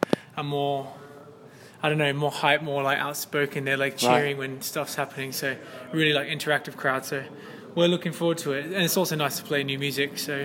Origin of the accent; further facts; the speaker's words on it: Brisbane, Queensland, Australia; now in London, United Kingdom; And when I grew up in Brisbane, Brisbane, Australia, it's a big scene out there.